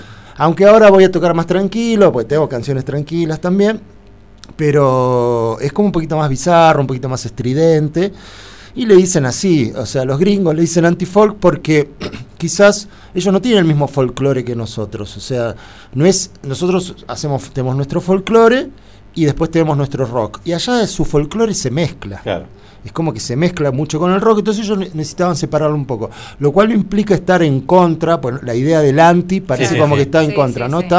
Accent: La Plata, Buenos Aires Province, Argentina; yo soy de La Plata

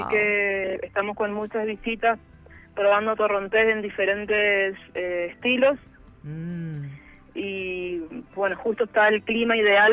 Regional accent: Mendoza, Argentina; tanto acá en el país me han reconocido bastante, en mi ciudad natal, Mendoza

